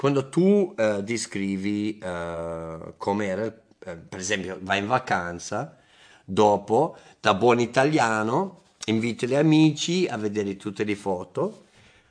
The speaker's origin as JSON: {"language": "Italian", "town": "Birmingham", "region": "West Midlands", "country": "United Kingdom", "tie": "born or raised there", "second_language": "Italian", "said": "Lei è andata a Birmingham, che è la mia città natale."}